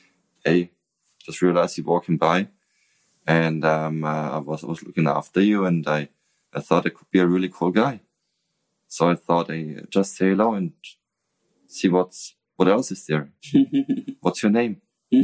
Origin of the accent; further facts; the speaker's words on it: Nuremberg, Bavaria, Germany; I love Nuremberg. Mm. That's my hometown.